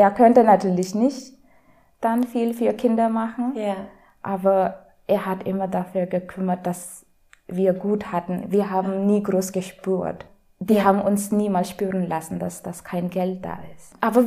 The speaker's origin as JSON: {"language": "German", "country": "India", "also_born_or_lived": "Mumbai", "second_language": "German", "said": "Ah, ich komme aus Indien."}